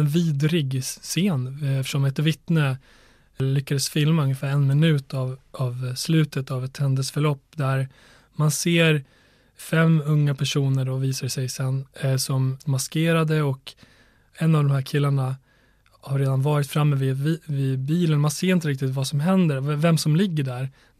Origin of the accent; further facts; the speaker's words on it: Borlänge, Dalarna County, Sweden; now in Stockholm, Sweden; Jag är själv uppvuxen i Tjärnängar i Borlänge. Jag kom som liten 7-åring till Sverige och växte upp där.